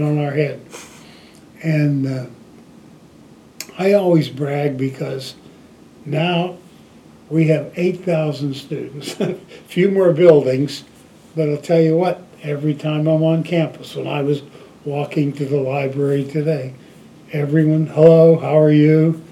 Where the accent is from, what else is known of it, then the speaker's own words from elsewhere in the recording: Ellwood City, Pennsylvania, United States; I'm originally from Elwood City. I was born in Elwood City, and I was born in 1941